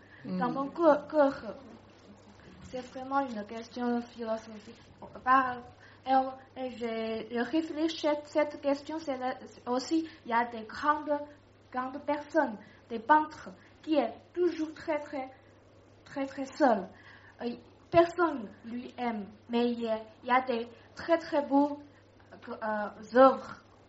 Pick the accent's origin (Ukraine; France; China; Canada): China; French is a second language; je suis une étudiante, je suis une chinoise